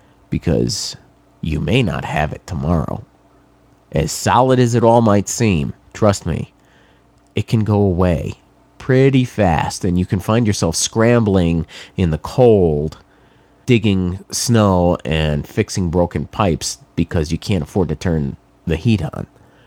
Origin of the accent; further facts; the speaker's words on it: New England, United States; Now, I grew up in New England. I am no stranger to snow and shoveling, but I am sick of it.